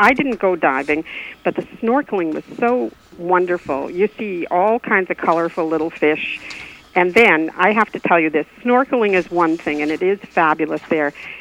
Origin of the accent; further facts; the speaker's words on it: Massachusetts, United States; It's about the size of Massachusetts, my home state